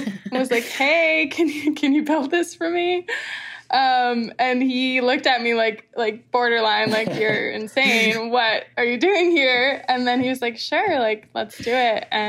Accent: Martha's Vineyard, Massachusetts, United States; So I was born and raised on Martha's Vineyard and grew up here.

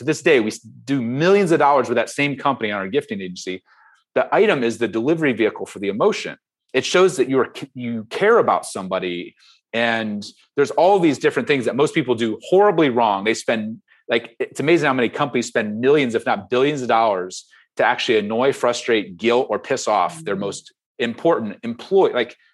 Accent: Ohio, United States; Well, I'm a farm kid. I grew up in Ohio. I grew up milking goats every morning.

